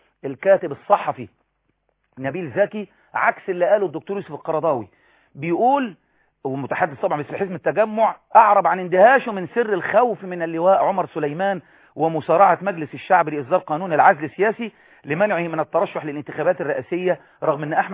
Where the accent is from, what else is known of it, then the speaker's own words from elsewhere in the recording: Egypt; أنت مصري وأنا مصري